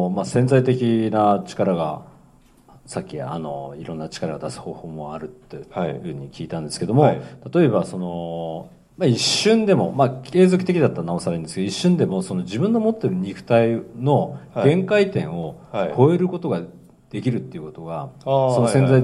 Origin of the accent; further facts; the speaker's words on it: Saitama, Japan; はい、埼玉から来ました。